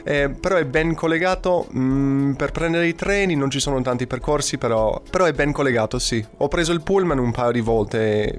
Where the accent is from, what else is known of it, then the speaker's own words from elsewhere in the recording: Canada; now in Cagliari, Italy; Io darei 5 perché sono cresciuto in Canada e poi in Canada non c'è paragone.